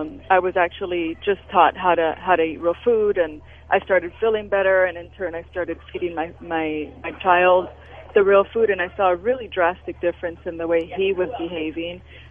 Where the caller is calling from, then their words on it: Las Vegas, Nevada, United States; I'm calling in from Las Vegas, and I am actually a student of Paul's.